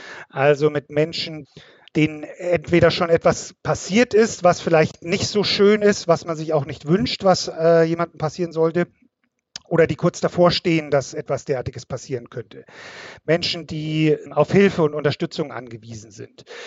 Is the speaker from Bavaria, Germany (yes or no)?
yes; Munich, Bavaria, Germany; born there; Ich komme gebürtig aus München, also von ein bisschen weiter her, auch wenn man mir das nicht unbedingt sofort anhört.